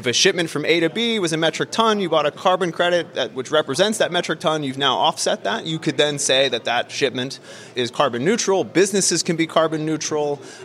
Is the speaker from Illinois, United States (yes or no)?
no; Birmingham, Alabama, United States; But I am from Birmingham, so Roll Tide, roll, baby.